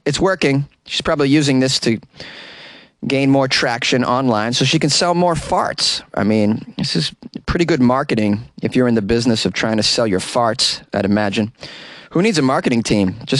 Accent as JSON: {"language": "English", "town": "Boston", "region": "Massachusetts", "country": "United States", "said": "I'm from Boston, and we don't do it like that."}